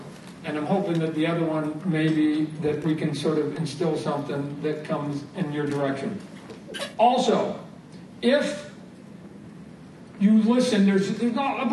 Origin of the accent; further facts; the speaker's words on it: Canada; I'm Canadian, I'm in Calgary